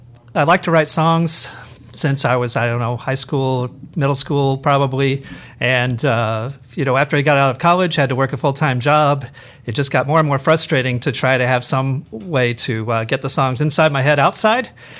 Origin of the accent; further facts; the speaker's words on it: Louisville, Kentucky, United States; also born or lived in Chicago; now in Valparaiso, United States; I grew up in Louisville, Kentucky, and moved up. I went to the University of Chicago for college and kind of stuck around Chicago. Moved to Ogden Dunes because it was easier to get a house there than it was in Chicago.